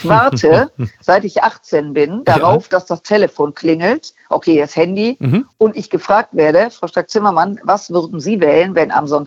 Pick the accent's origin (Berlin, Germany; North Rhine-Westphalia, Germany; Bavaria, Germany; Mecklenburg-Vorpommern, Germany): North Rhine-Westphalia, Germany; Düsseldorf; aus Düsseldorf